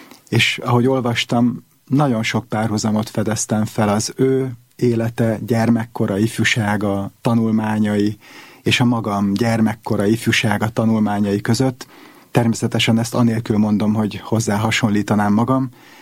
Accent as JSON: {"language": "Hungarian", "town": "Vác", "region": "Pest", "country": "Hungary", "tie": "born or raised there", "said": "Én már Vácon születtem bátyámat követően, és a Deákvári egyházközségben nőttem fel, az az én otthonom."}